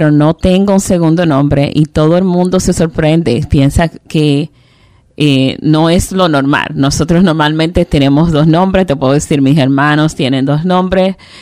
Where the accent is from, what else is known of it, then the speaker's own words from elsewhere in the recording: Paraíso, Barahona, Dominican Republic; Soy oriunda de Paraíso en Barahona. Y cualquier persona de Paraíso que tú le preguntes te va a decir que somos del Paraíso. Mm-hmm. Una tierra muy bella, con montañas verdes